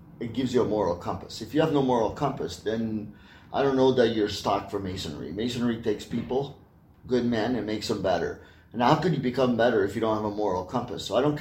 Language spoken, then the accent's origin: English; Quebec, Canada; moved away; I came from Quebec downtown, and, you know, when we moved here in 71